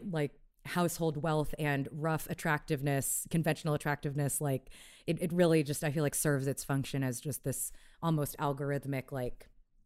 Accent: Houston, Texas, United States; where I was killing time before Peace Corps because I grew up in Houston.

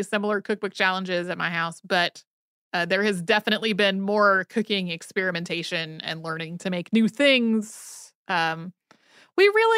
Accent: North Carolina, United States; I wondered if we had read more O. Henry because I grew up in North Carolina and he was from North Carolina.

